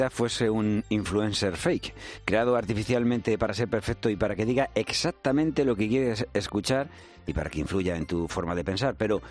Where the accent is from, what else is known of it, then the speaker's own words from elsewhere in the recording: Zarzalejo, Community of Madrid, Spain; Y un saludo a los ponedores de mi pueblo, Zarzalejo.